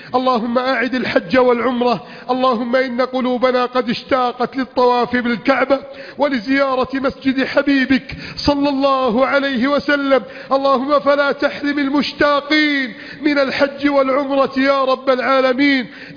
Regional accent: Egypt; اللهم من أراد بلادنا مصر أو حدودها أو ماءها

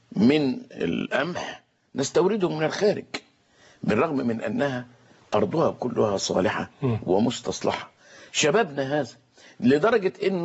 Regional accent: Egypt

